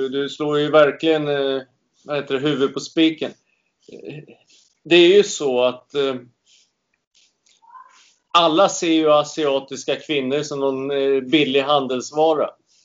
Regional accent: Sweden; Jag är svensk.

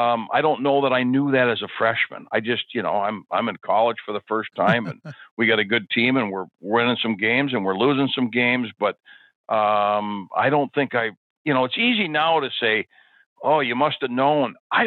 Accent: Minnesota, United States; And, you know, I'm from Northern Minnesota, and I certainly followed the Gophers

